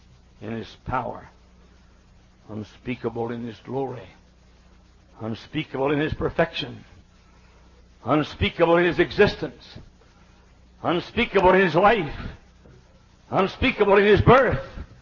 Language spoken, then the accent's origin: English; Texas, United States; You see, I came from Texas where Jesus was born.